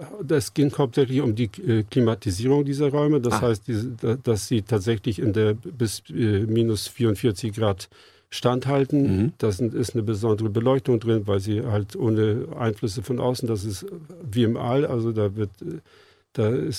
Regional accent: Seevetal, Lower Saxony, Germany; ich komme aus Seevetal

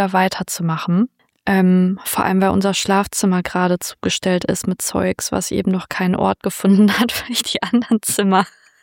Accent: North Rhine-Westphalia, Germany; ich komme schon aus dem Ruhrgebiet.

